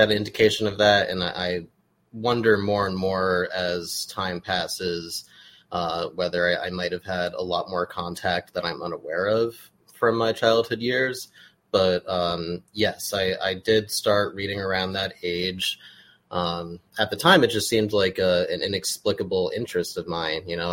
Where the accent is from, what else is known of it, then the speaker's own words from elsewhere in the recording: New Jersey, United States; I'm 33 years old. I'm born and raised in New Jersey.